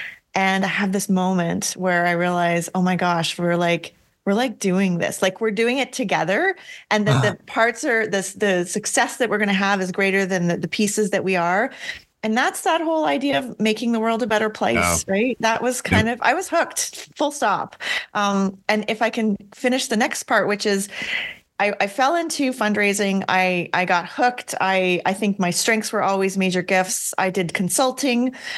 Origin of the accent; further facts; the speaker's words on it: Canada; I'm Canadian